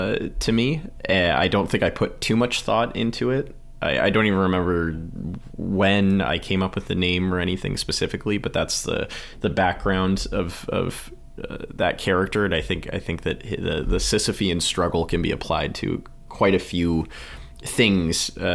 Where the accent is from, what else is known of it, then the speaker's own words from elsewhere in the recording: Alberta, Canada; I'm from Alberta, mm-hmm. which is quite practical, quite people don't like to argue.